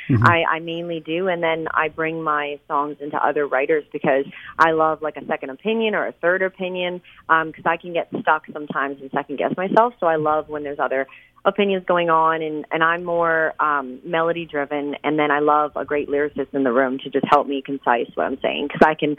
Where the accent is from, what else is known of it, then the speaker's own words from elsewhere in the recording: Edmonton, Alberta, Canada; now in Nashville, United States; I'm from Edmonton, Alberta, and I live currently now in Nashville, and I'm just writing a lot and performing here, and it's hard to be away from Canada